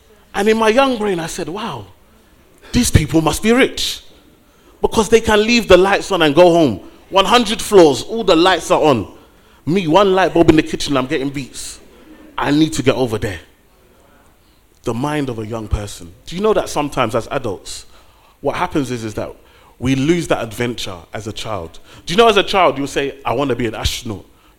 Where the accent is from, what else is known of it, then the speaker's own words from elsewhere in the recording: Nigeria; And so being Nigerian, it's not, you know, you don't get beats the normal way.